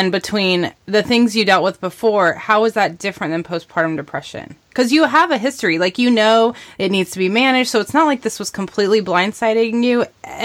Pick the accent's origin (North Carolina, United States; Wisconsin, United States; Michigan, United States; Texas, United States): Texas, United States; I'm a Texan who's been digging in the dirt.